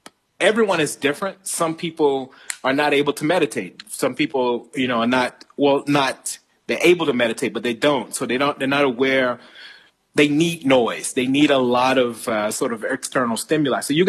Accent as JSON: {"language": "English", "country": "United States", "said": "as an American"}